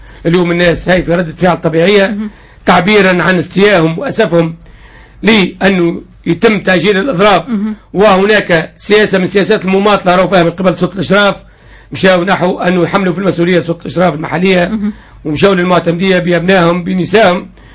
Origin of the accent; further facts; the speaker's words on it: Msaken, Sousse Governorate, Tunisia; يشرفني أن يكون ولد مساكن هذه المدينة العريقة